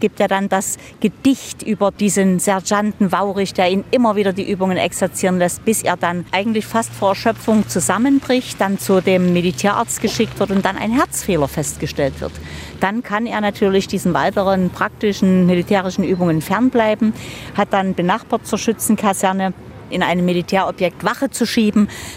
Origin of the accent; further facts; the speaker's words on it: Dresden, Saxony, Germany; die Eierschecke, mit der werden wir groß als Dresdner